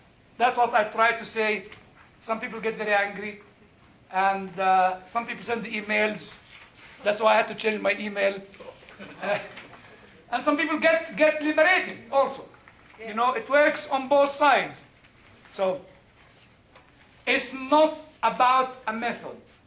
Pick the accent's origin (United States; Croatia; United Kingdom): United Kingdom; I took my British passport and said, look, I'm British.